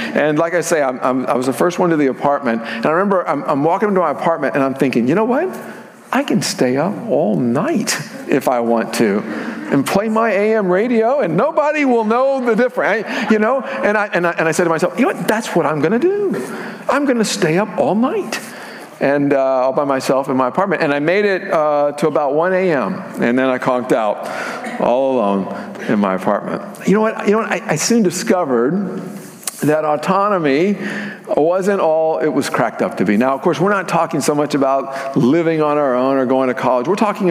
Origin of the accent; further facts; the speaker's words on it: Corpus Christi, Texas, United States; moved away as an adult; he moved me from my hometown of Corpus Christi to Waco, Texas, where I was going to start college.